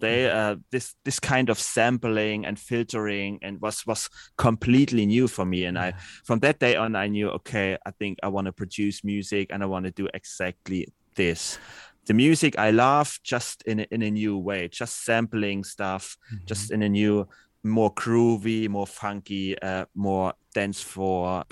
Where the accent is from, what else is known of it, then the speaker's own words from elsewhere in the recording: Dresden, Saxony, Germany; I'm born and raised in Dresden. Dresden is like 1.5-2 hours from Berlin.